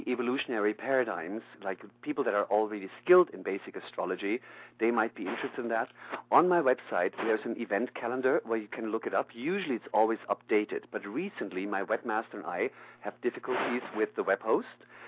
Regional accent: Canada; as I'm traveling, because I come from Canada, do some workshops here in California.

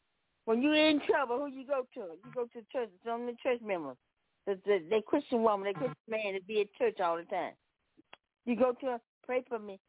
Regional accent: Memphis, Tennessee, United States; And see the Prosperity Broadcast. I'm from Memphis, Tennessee.

